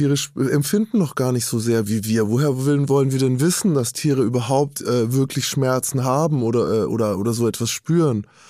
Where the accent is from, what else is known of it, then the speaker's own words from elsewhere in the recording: Bavaria, Germany; weil ich bin aufgewachsen in Bayern und ich bin eng befreundet mit Jägern und Anglern und all dem.